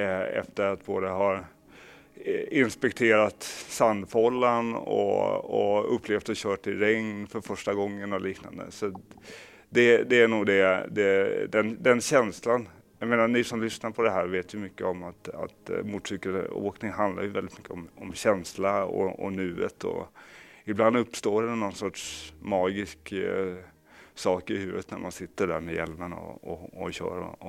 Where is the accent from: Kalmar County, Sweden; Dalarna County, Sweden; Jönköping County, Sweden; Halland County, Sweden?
Kalmar County, Sweden; Kalmar; växte jag upp i Kalmar medan min far, som kanske är värt att nämna här